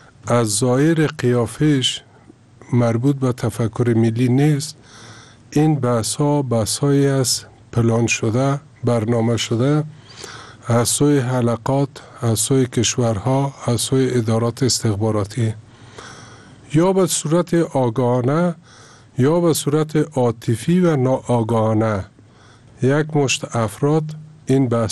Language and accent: Persian; Kabul, Afghanistan; born there; زادگاه ما کابل است و برای ما پشترین مباحثات مباحثات قومی بوده در امتداد زندگیم